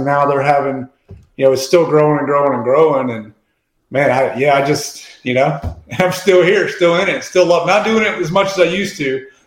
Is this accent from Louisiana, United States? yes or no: yes; Louisiana, United States; And I fished growing up in Louisiana. You know, I fished forever.